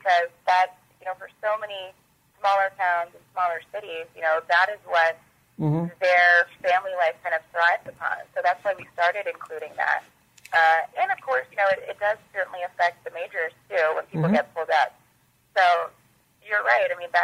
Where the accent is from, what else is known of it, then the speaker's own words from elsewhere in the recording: Pennsylvania, United States; So I grew up right outside of Philly.